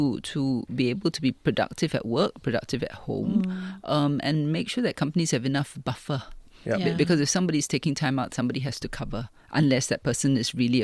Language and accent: English; Singapore; we're Singaporean.